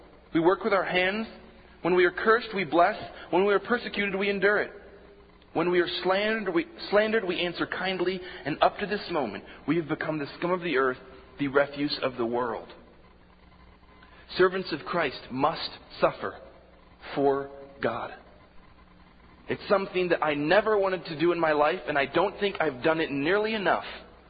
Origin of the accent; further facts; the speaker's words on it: Morocco; now in United States; There are a few times when I was growing up in Morocco